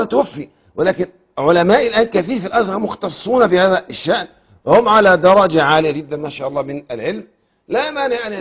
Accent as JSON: {"language": "Arabic", "country": "Egypt", "said": "أنا كمواطن مصري يعيش في مصر"}